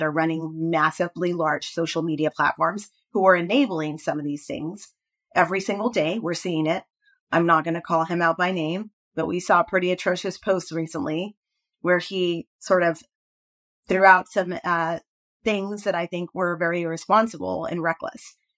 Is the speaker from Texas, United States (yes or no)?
yes; El Paso, Texas, United States; I am from the Southwest and I have family in Nevada and spent a lot of time traveling in the Southwest region growing up in Texas, in El Paso.